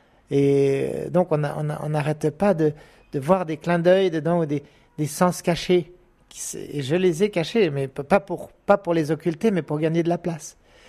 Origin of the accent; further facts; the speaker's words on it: France; now in China; C'est un monde dur ici. On est des Français du bout du monde et autour de nous, on ne vit que dans des caractères chinois et dans une langue qui n'a rien à voir avec la nôtre.